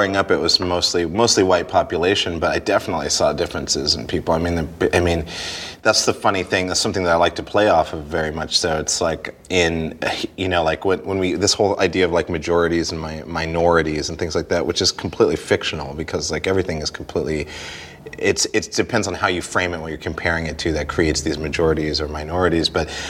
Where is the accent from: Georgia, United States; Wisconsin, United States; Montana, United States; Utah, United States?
Montana, United States; I mean, when I was a kid, I mean, I grew up in Montana, so there weren't a lot of black kids or kids of other races, really.